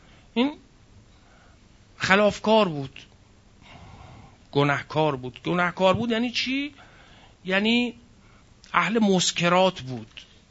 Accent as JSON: {"language": "Persian", "country": "Iran", "said": "گفتیم آقا ما ایرانیم"}